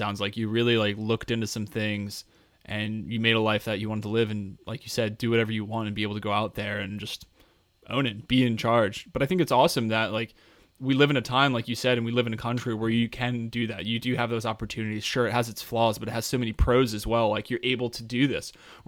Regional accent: New Jersey, United States; born there; also born or lived in Colorado; now in Washington, United States; I was born in Jersey, moved to Colorado. Now here I am in Virginia, and I'm in DC

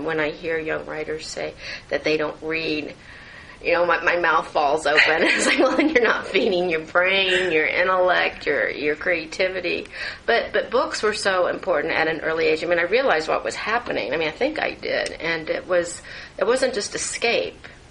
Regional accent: Florida, United States; I grew up in Florida.

